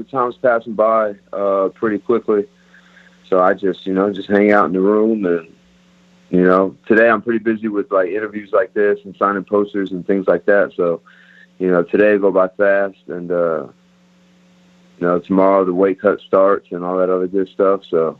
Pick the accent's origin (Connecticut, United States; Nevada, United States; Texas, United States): Texas, United States; I know Texas just opened up. I'm from Texas, so at the first opportunity, you know, I'd like to fight in Texas